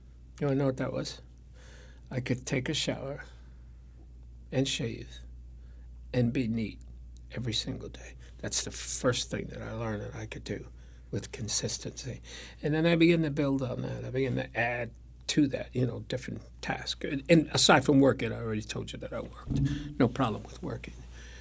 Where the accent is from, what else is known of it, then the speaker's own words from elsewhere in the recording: Connecticut, United States; Yeah, born and raised in Connecticut.